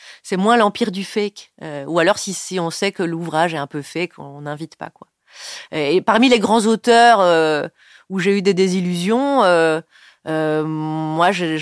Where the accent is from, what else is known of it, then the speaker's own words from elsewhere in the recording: Belgium; peut-être c'est parce que je suis belge